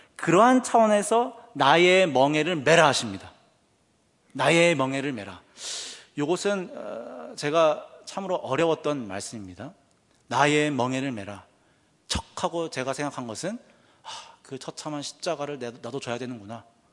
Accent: Jeju, South Korea; 전 고향이 제주도입니다. 한라산 등산을 이제 자주 엄청나게 하죠.

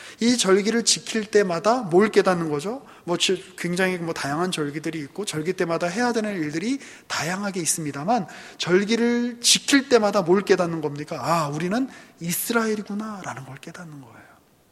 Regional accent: South Korea; 우리는 떡국을 먹고 뭐 추석 때는 송편을 빚어 먹고 하면서 아 우리는 한국 사람이구나라는 거를 알듯이

